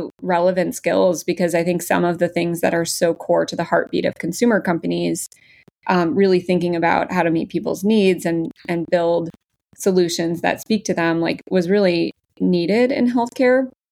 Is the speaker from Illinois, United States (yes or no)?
yes; Palos Park, Illinois, United States; I grew up in Palos Park. It's out near the parks. So Tinley Park, Palos Park, Orland Park.